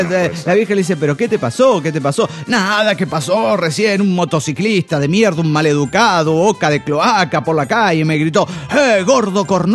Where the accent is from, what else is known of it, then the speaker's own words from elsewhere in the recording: Las Toscas, Santa Fe, Argentina; Soy el conquistador de las Toscas Santa Fe, Argentina.